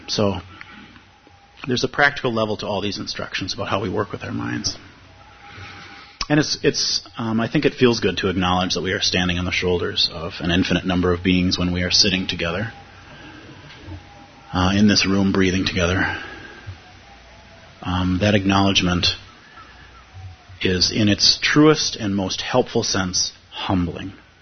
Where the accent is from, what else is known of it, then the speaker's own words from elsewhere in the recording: Minnesota, United States; as somebody born and raised in Minnesota, we do not have an ancestor shrine in my house.